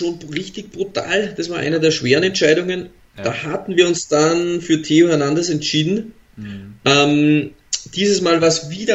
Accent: Austria; Ich habe ja Mert schon länger am Schirm, natürlich als Österreicher, immer wieder verfolgt.

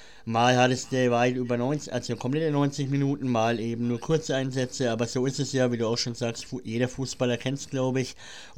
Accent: Bavaria, Germany; Also wir sind ja aus dem Schwabacher Raum und es ist ungefähr eine Dreiviertelstunde vom Weizner Weiher entfernt.

